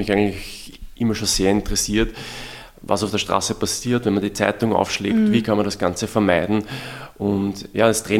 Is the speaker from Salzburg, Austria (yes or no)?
no; Vienna, Austria; ich komme aus Simmering